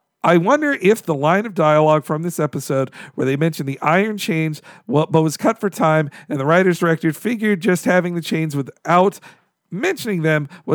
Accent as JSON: {"language": "English", "region": "California", "country": "United States", "tie": "born or raised there", "said": "I'm half Jewish. I grew up in Northern California and come from secular, way too young parents"}